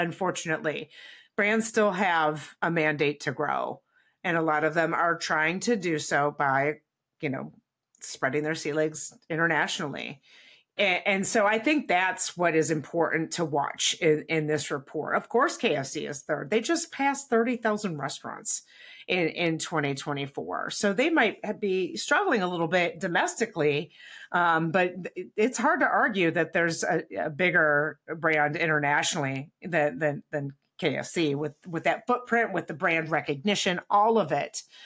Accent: Bowling Green, Ohio, United States; And by the way, I grew up in Bowling Green, Ohio. Tim Hortons is very popular in the North.

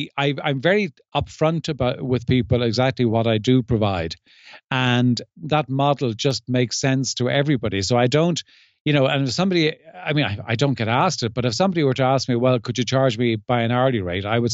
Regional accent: Dublin, Leinster, Ireland; I live in the south of France, and I clearly … wasn't born in the south of France. I was born and raised in Dublin and spent most of my career in Dublin

